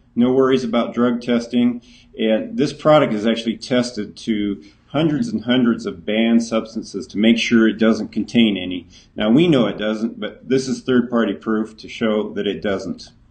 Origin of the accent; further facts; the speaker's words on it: Klamath Falls, Oregon, United States; Klamath is my hometown, so I'm really excited to see that the Blue Zone Project picked Klamath Falls as a project city